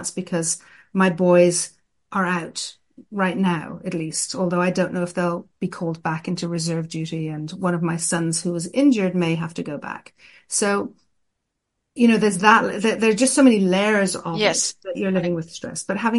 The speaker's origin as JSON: {"language": "English", "country": "Ireland", "tie": "born or raised there", "moved": "as an adult", "lives_now": "Israel", "said": "I'm originally from Ireland, and I grew up in Ireland, and I moved to Israel many years ago, and I've lived a big portion of my adult life in Israel."}